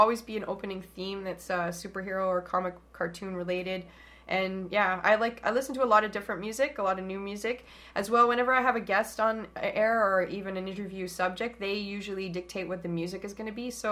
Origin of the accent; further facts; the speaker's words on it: Winnipeg, Manitoba, Canada; born there; also born or lived in Germany / Sault Ste. Marie / Toronto / Vancouver; I was born in Winnipeg, but my father was in the military, so we moved constantly. And so I've lived, like, in Germany and Sault Ste. Marie, Ontario, Toronto. For a brief period of time, well, not a brief, sorry, for a long period of time, I was living in Vancouver for 11 years.